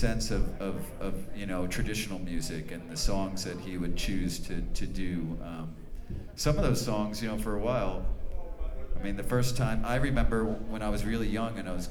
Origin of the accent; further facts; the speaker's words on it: New York, United States; I'm from New York, and I was listening to like one of the, you know, the jazz stations down low on the dial there